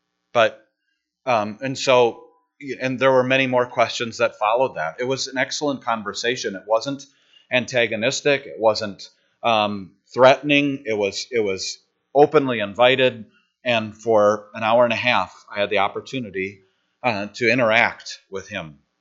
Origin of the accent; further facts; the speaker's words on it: Milwaukee, Wisconsin, United States; also born or lived in Lena; when I was a kid growing up in Milwaukee, I'm not talking about Lena. We moved to Lena when I was in seventh grade. Okay, but growing up in Milwaukee in the late 60s and early 70s